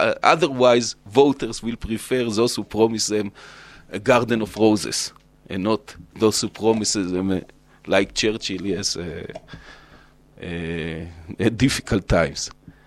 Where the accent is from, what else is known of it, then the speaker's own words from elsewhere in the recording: Israel; English is a second language; now I'm speaking from Israeli perspective, we are very strong.